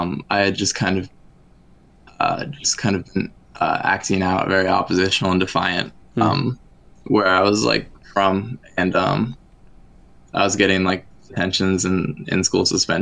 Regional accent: Ohio, United States; about wanting to leave my hometown. Because, like, Ohio's fine.

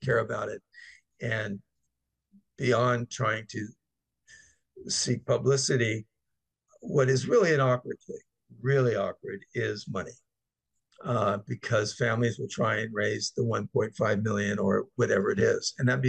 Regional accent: United States; I am exceedingly grateful that I live in America, I'm American

